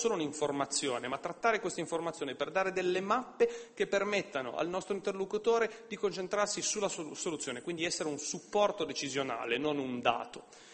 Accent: Genoa, Liguria, Italy; noi veniamo da Genova

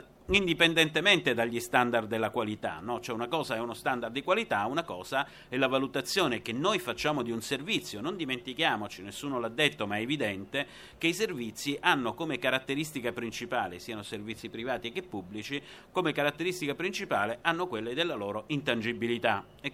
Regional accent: Calabria, Italy; Io sono profondamente sudista perché sono calabrese

